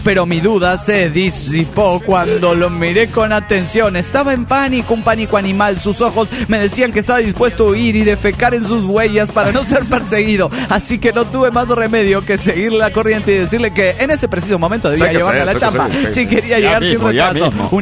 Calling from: Caracas, Capital District, Venezuela; de Caracas, Venezuela.

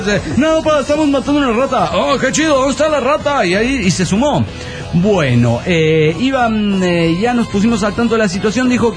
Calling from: Guadalajara, Jalisco, Mexico; de Guadalajara, Jalisco, México.

